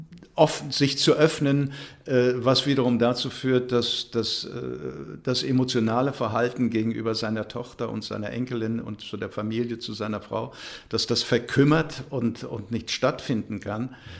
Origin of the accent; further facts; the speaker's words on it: Berlin, Germany; born there; Bin jetzt ab 1.4. sozusagen wieder Berliner, also da zurückgekommen in die Stadt, wo ich geboren bin.